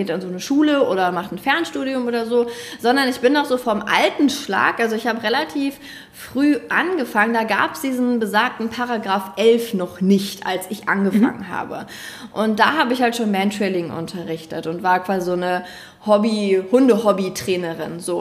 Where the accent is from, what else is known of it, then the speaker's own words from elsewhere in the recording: North Rhine-Westphalia, Germany; Ich komme aus dem Ruhrpott, ich kann richtig schön und viel reden